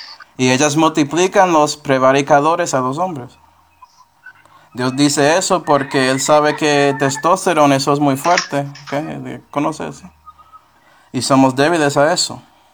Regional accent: Buffalo, New York, United States; soy de Búfalo, entonces estamos cerca, hay un coste del río Niágara

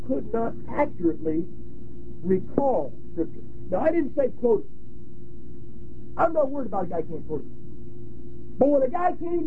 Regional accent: Massillon, Ohio, United States; I'm from Massillon, Ohio. You know what that is? That is football or football.

